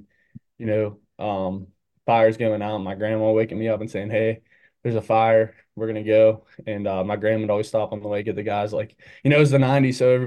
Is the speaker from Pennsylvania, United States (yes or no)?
yes; Pittsburgh, Pennsylvania, United States; I'm from the City of Pittsburgh.